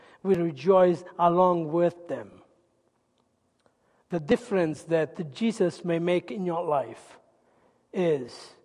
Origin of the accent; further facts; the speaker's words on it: Italy; I come from Italy, if you haven't gathered that yet.